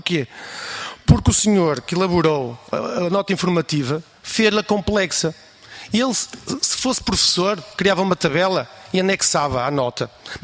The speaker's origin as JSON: {"language": "Portuguese", "region": "Viana do Castelo", "country": "Portugal", "said": "Nós somos de Viana do Castelo, portanto é um orgulho estarmos aqui em Lisboa"}